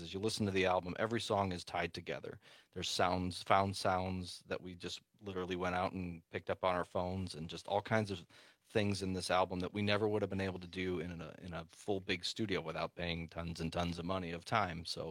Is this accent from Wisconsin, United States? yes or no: yes; Mineral Point, Wisconsin, United States; Well, I mean, Mineral Point Opera House is always one of my hometown, so that's always a favorite.